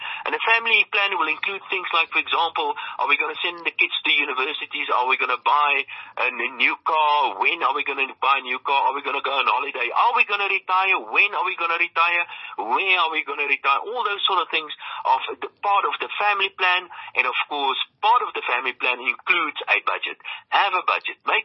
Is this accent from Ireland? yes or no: no; South Africa; That, I think, is a real great opportunity for being a South African.